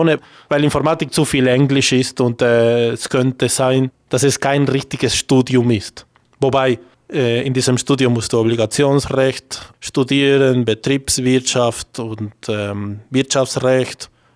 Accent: Argentina; now in Switzerland; komme aus Argentinien und bin in der Schweiz seit 14 Jahren.

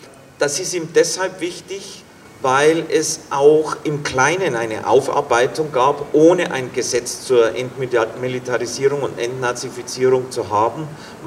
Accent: Munich, Bavaria, Germany; Also zum einen bin ich Münchner

